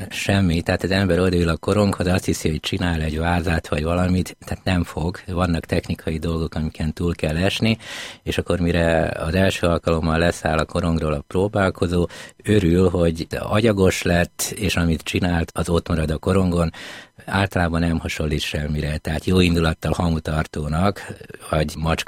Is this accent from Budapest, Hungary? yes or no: yes; Budapest, Hungary; born there; Budapesten születtem, de a szüleim nem budapestiek voltak. Ők már felnőtt korukban kerültek házasságkötésük után Budapestre.